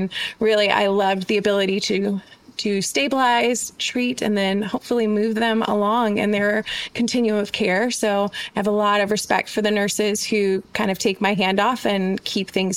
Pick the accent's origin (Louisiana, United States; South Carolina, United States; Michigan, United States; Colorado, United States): Louisiana, United States; Baton Rouge; And when I moved to my hometown now, which is Baton Rouge, I started working in a new hospital.